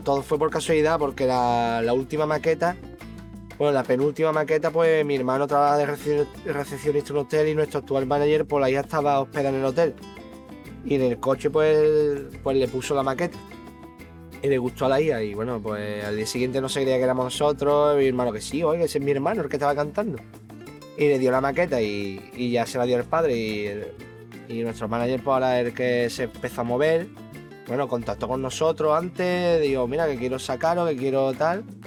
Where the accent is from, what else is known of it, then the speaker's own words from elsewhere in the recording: Cádiz, Andalusia, Spain; dando más a esa raíz andaluza, pues somos de Cádiz.